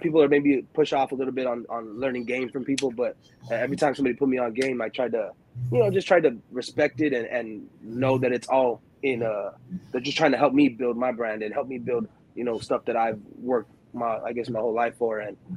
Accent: Chelsea, Michigan, United States; also born or lived in Ypsilanti; Well, I was born in Michigan, Ypsilanti, Michigan, a small town out there.

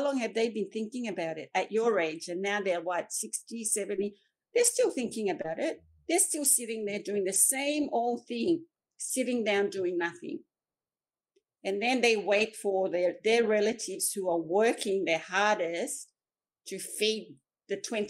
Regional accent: Kerema, Gulf Province, Papua New Guinea; Oh, because I come from Kerama, from the Gulf province

